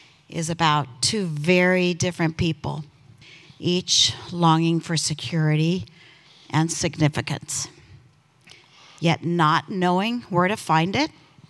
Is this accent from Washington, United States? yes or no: no; Lincoln, Nebraska, United States; I grew up in Lincoln, Nebraska, in a secure, church-going family with seemingly no issues.